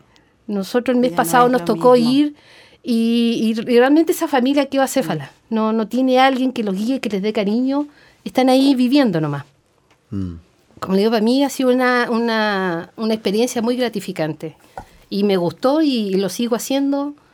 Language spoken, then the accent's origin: Spanish; Temuco, Araucanía, Chile; yo, por ejemplo, vengo de Temuco, yo con suerte iba a misa los domingos.